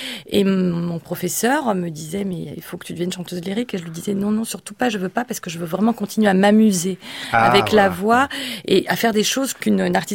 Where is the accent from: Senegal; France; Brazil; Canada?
France; Hauts-de-France; J'ai fait ma scolarité à Lille, mais j'ai grandi dans un petit village au sud-ouest de Lille.